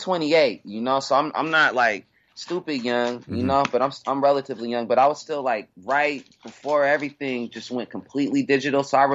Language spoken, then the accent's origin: English; Seattle, Washington, United States; Both these guys are from the neighborhood that I grew up in the Central District in Seattle.